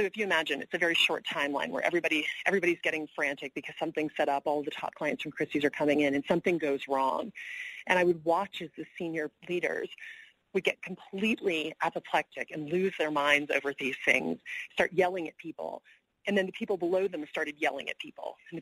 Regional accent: the South, United States; I grew up in the South, catch more bees with honey, right?

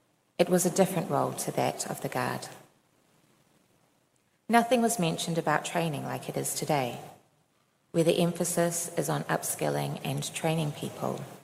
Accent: Fiji; moved away as an adult; now in New Zealand; I am of Samoan and Balangi extraction, but I was born in Fiji and did my schooling there. I moved to New Zealand when I was 18 years old.

